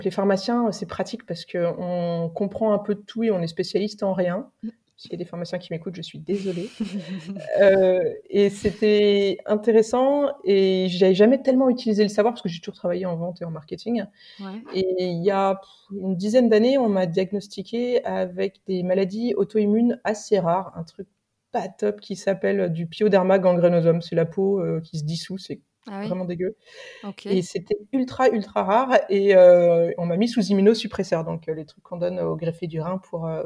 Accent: Paris, Île-de-France, France; Alors moi, je suis une bonne petite parisienne. Donc je suis née dans le 15e, j'ai vécu dans le 16e, dans le 18e. Mes parents habitent maintenant Boulogne-Billancourt, donc je suis bien locale.

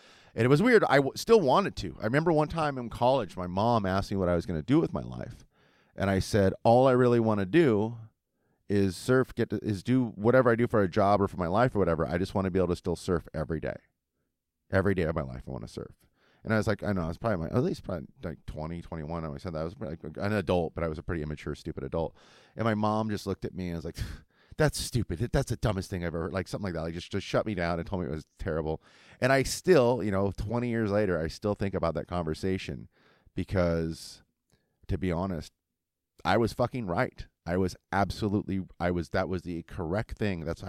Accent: Huntington Beach, California, United States; I was born and raised on Huntington Beach, and I surfed here, and I went to, Smith and Dwyer Middle School and Huntington Beach High School.

